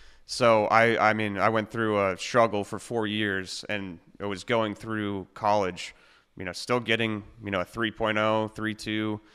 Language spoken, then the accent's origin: English; Columbus, Ohio, United States; also born or lived in Pittsburgh / Louisville; I was born in Pittsburgh, moved to Louisville, Kentucky, and then probably around the age of five, we moved to Columbus, Ohio.